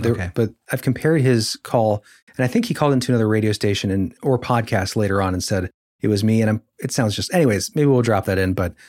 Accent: Ohio, United States; You know, growing up in Ohio our whole lives, I'd never heard of this.

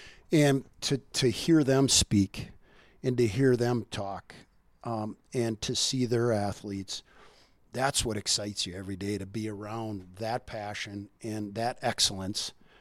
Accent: Minnesota, United States; Like growing up in Minnesota, I had a chance to do all those things.

